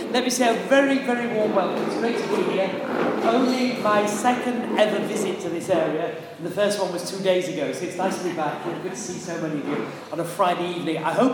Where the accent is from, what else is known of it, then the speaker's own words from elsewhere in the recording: Yorkshire and the Humber, United Kingdom; I'm a Yorkshireman